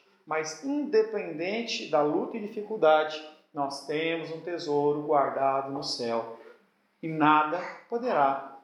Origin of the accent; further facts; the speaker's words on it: Venezuela; now in Brazil; Eu saí lá da Venezuela procurando algo melhor, meus familiares estavam comendo lixo.